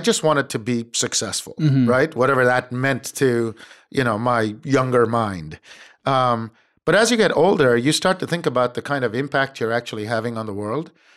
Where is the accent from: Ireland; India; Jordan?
India; moved away as an adult; now in United States; So I was born and raised in India.